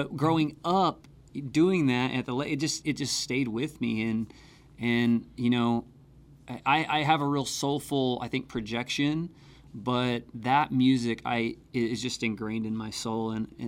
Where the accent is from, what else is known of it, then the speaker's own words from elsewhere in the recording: Oklahoma, United States; you know, I grew up in Oklahoma, and I spent a lot of time crossing the Red River, back and forth between Oklahoma and like the Dallas area